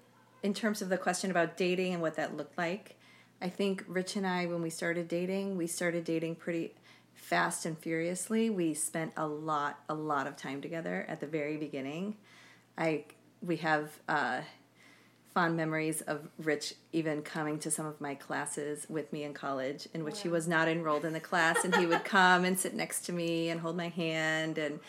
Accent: Illinois, United States; I'm the youngest of five children. I grew up in Illinois and went to school at the University of Illinois.

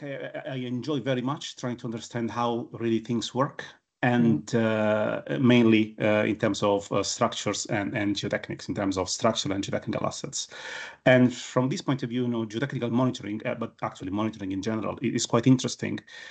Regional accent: Italy; English is a second language; now in United Kingdom; I was born and raised in Italy, and I used to hike in Italian mountains, and especially the Alps. But also here in the UK

